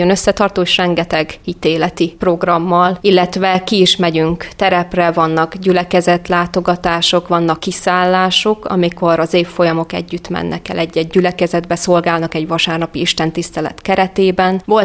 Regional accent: Debrecen, Hajdú-Bihar, Hungary; én ugye Debrecenbe, egy civis városba, egy nagyvárosba nőttem fel.

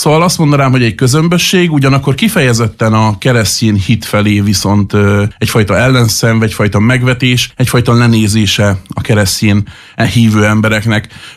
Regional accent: Hungary; És hát azért nem lehetett megkerülni nyilvánvalóan a kereszténységet sem, főleg itt Európában magyarként.

